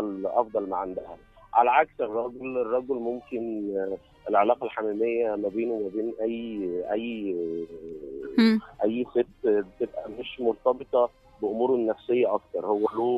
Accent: Egypt; now in Brussels, Belgium; يعني الإقامة عايش برا مصر من فترة.

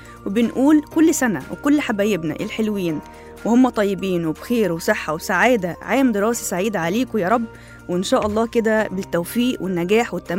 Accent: Egypt; كل سنة وإحنا عارفين كويس قيمتنا وقدرنا كمصريين، كل سنة ومصر كلها بخير وسلام.

